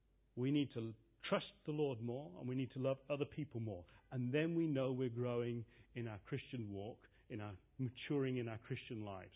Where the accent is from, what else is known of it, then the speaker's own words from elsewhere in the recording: England, United Kingdom; I am English. I have forefathers who lost their lives in the First World War